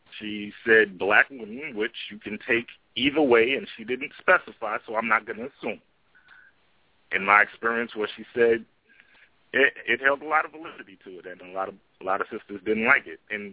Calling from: Brooklyn, New York, United States; Calling from Brooklyn, New York.

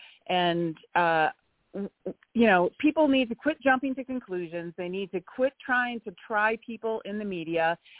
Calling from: Hamilton, Montana, United States; I'm calling you from Hamilton, Montana.

